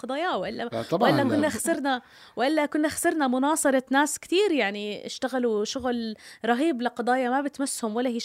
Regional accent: Jordan; بالنهاية أنا مواطنة أردنية.

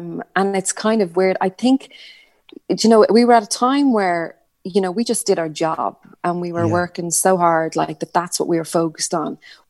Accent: Ireland; It was so good to be feel that we're Irish and we're representing Ireland on that pop circuit at that level.

